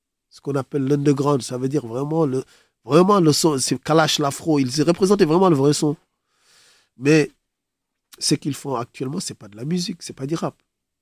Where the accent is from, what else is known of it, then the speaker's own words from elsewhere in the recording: Dakar, Senegal; c'est le petit frère de mon bled. D'accord ? Ça veut dire c'est un Dakar Blood. D'accord ? C'est notre sang.